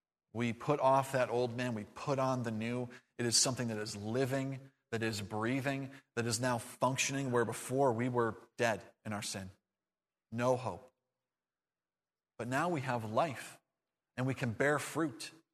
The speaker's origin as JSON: {"language": "English", "country": "United States", "tie": "born there", "said": "I love being an American. I'm glad to be in this country and to be born into this country"}